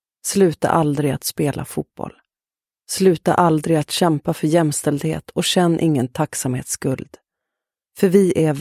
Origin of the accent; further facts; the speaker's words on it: Sweden; Precis efter den första skylten där det står V-rum ligger huset där jag är uppvuxen.